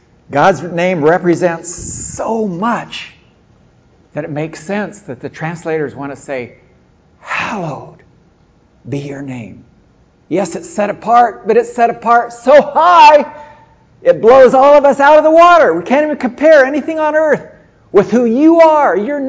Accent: Ethiopia; also born or lived in Philippines; when I grew up in Ethiopia, and as I've spent a lot of time in the Philippines

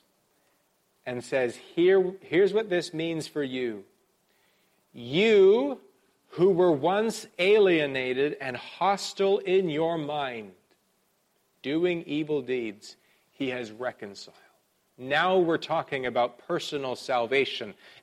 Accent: Canada; I'm from Canada.

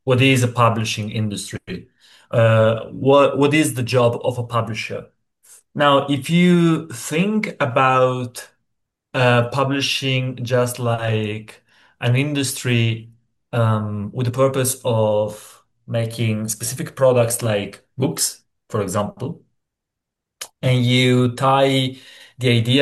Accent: Italy; English is a second language; I come from Italy. I am a PhD student here for the University of Tor Vergata in Rome.

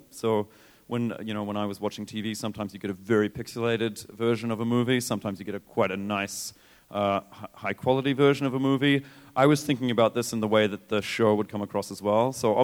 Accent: New Zealand; now in Germany; I live in Germany, and but I'm from New Zealand

